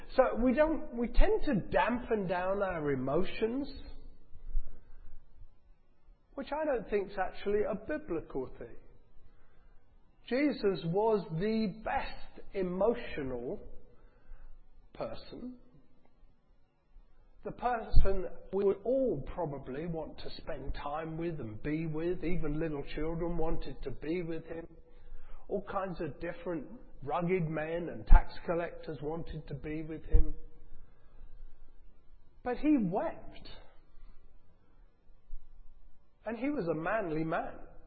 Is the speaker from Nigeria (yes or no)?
no; United Kingdom; And there's something in us as British people, I know not everyone's going to be British, which is good, I'm glad.